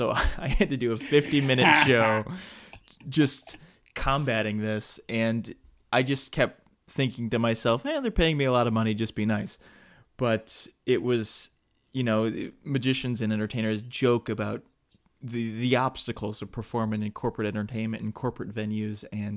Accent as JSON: {"language": "English", "region": "Michigan", "country": "United States", "said": "I'm from Michigan."}